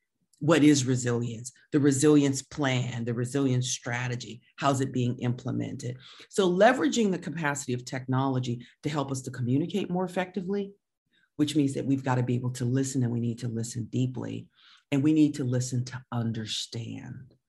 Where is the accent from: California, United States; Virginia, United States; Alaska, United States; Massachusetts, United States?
Virginia, United States; Virginia Beach; I'm from Virginia Beach, Virginia. I grew up with nuclear submarines in my backyard.